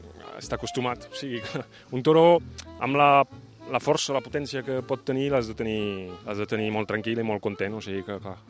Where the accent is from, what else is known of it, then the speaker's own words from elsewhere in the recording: Occitania, France; Soc del Tarn, d'Occitània, sí, a prop entre Toulouse i Carcassonne.